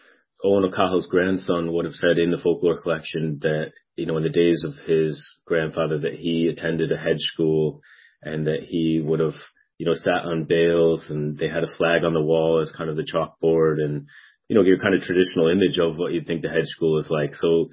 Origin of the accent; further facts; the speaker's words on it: Hartford, Connecticut, United States; I'm from Hartford in Connecticut, and there's a lot of Aran Islanders, big chain migration to Hartford, so we have a lot of Islanders here.